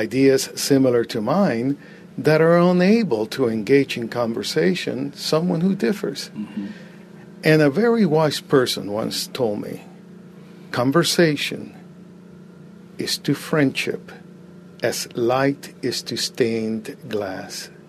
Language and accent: English; Cuba; I came from Cuba.